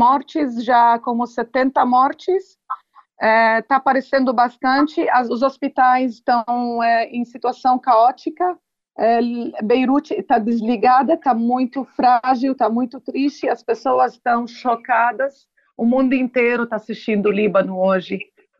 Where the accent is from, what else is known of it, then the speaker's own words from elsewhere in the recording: Brazil; moved away as an adult; now in Lebanon; eu sou filha de dois libaneses, meus pais moram no Brasil até hoje, eu cresci no Brasil a vida toda, eu vim aqui há 13 anos porque eu casei com um libanês